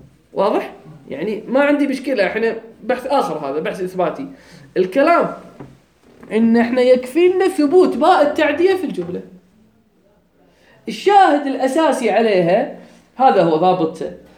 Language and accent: Arabic; Kuwait; إحنا كويتيين، زين الجيم عندنا يا حلو، ييبه.